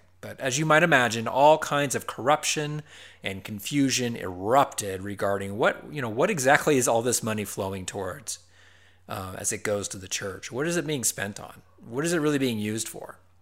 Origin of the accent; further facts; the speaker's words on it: Ohio, United States; at the University of Dayton, Ohio, shout out to Dayton, by the way, near my hometown, Glow Flyers